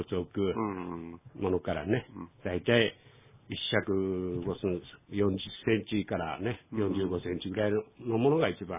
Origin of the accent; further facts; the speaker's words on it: Asahikawa, Hokkaido, Japan; 自分は旭川なんです。